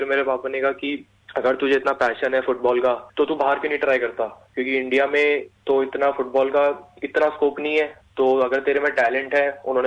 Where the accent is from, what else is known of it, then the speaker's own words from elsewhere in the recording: Noida, Uttar Pradesh, India; हाँ जी, मैं basically Noida born हूँ और मैं अभी 19 ईयर्स का हूँ और मैं नोएडा में दिल्ली पब्लिक स्कूल से पढ़ा हूँ।